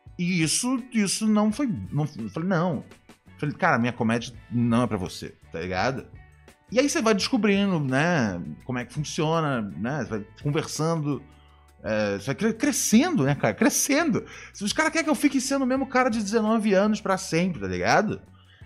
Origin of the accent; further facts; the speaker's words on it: São Paulo, Brazil; Não sou do Rio de Janeiro, sou de São Paulo.